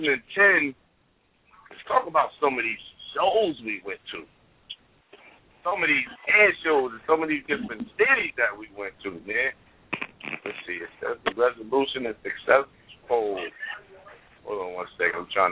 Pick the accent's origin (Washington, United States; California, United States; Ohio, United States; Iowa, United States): Ohio, United States; Columbus; I'm from Columbus, Ohio, from the capital. I'm from the capital.